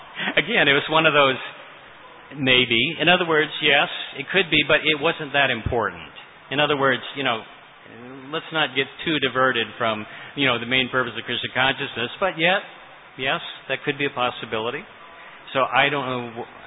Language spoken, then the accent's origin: English; Miami, Florida, United States; I was from Miami.